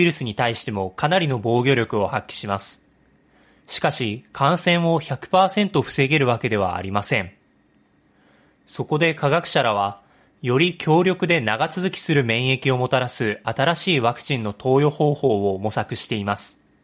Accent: Kyushu, Japan; 僕の地元の九州の方でも結構な被害が出ていました。

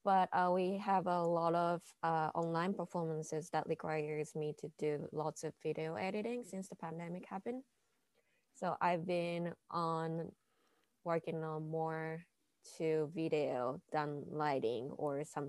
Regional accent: Japan; Like I'm from Japan and my mom is in Japan.

